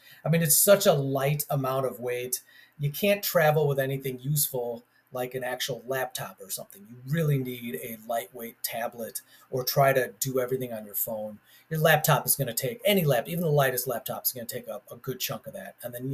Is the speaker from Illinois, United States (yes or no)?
yes; Chicago, Illinois, United States; back in my hometown of Chicago, if you're hitting Ravinia